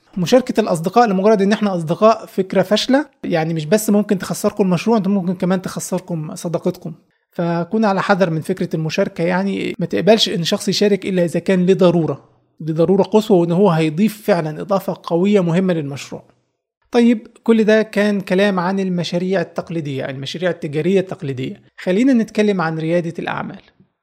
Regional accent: Egypt; عندنا في مصر مش عارف ليه يعني كله بيفكر يفتح مطعم كمشروع تجاري

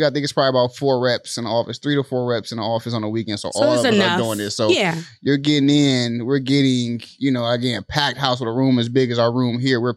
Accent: Detroit, Michigan, United States; now in Texas, United States; No, not from here. Well, originally, I'm from the Midwest, you know, okay. One of your neighbors, Detroit, Michigan.

